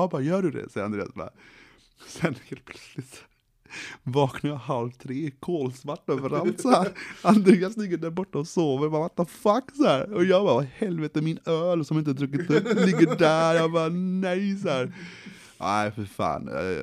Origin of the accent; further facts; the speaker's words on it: Gothenburg, Västra Götaland County, Sweden; vi är från Göteborg.